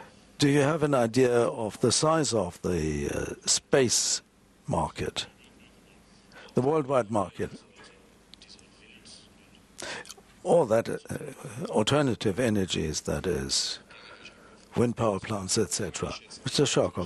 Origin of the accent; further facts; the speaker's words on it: Russia; I come from Russia.